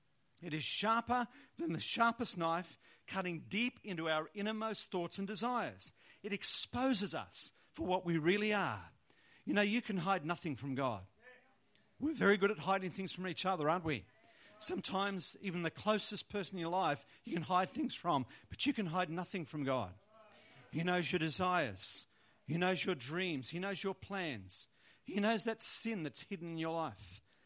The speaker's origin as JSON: {"language": "English", "town": "Wollongong", "region": "New South Wales", "country": "Australia", "tie": "born or raised there", "said": "Even my hometown of Wollongong, a number of years ago, we saw some incredible changes."}